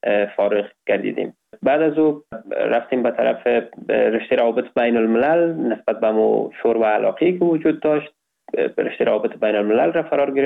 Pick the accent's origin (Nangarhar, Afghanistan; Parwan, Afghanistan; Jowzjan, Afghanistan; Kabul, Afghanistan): Kabul, Afghanistan; born there; سال 1999 در ولایت کابل متولد شدیم.